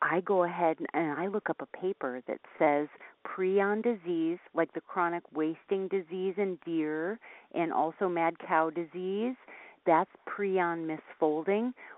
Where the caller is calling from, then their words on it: Olympia, Washington, United States; I'm calling from Olympia, Washington.